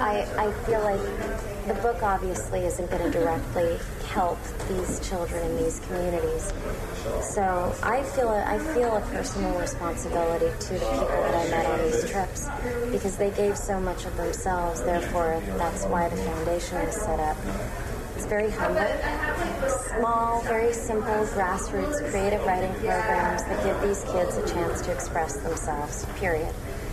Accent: Canada; we are Canadian

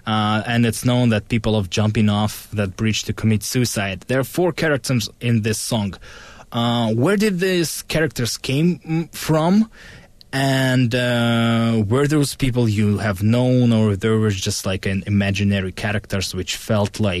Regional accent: Russia; I was growing up in Russia

